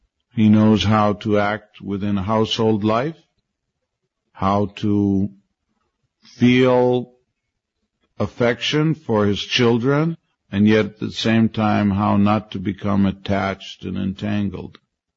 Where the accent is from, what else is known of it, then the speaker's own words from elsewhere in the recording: Canada; also born or lived in Vancouver; I went to my hometown after I joined in San Francisco, and then I was Canadian in the USA, so I went back to Canada